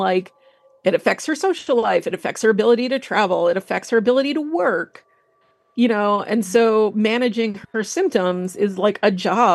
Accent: New York, United States; I'm from New York and I'm, you know, kind of punk goth.

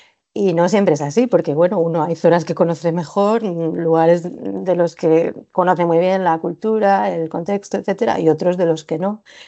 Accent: Spain; sobre todo en España, que es de donde soy

